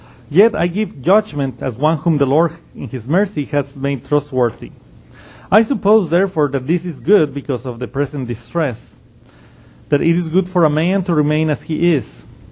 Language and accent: English; Mexico; I remember growing up in Mexico and watching black and white movies in Spanish.